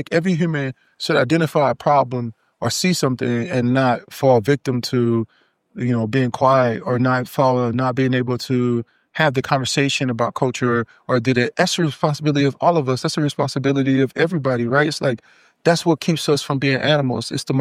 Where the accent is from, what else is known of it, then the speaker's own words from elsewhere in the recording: Texas, United States; I grew up in Texas, so it's like, heat was nothing.